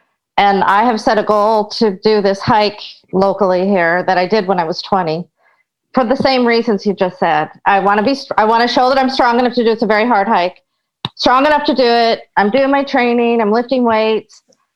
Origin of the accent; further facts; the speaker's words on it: Seattle, Washington, United States; I am from Seattle, Washington.